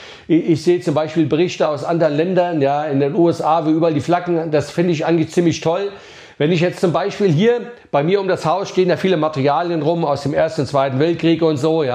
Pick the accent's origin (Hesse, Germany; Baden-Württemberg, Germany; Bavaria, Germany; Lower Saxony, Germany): Hesse, Germany; moved away; Ich bin ja eigentlich Hesse, ja. Bin aber schon über 30 Jahre in Bayern